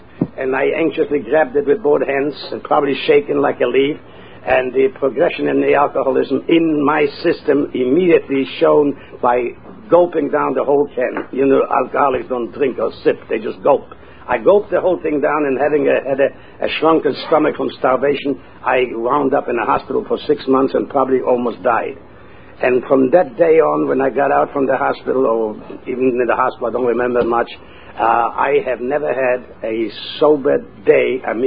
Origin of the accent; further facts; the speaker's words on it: Poland; English is a second language; moved away as an adult; also born or lived in Italy; I wound up in Italy because I didn't want to go back to Poland. There was nobody to go back to home to.